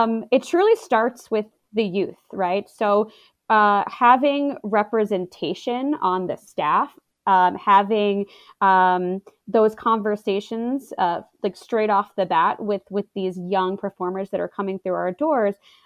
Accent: Baltimore, Maryland, United States; also born or lived in New York City / Los Angeles; this community is not as diverse as where I'm from, Baltimore, where I grew up in New York and LA.

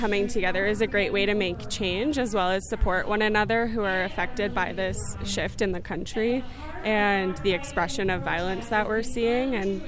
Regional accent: Boston, Massachusetts, United States; now in Longmont, United States; I'm originally from Boston. Now I live in Longmont.

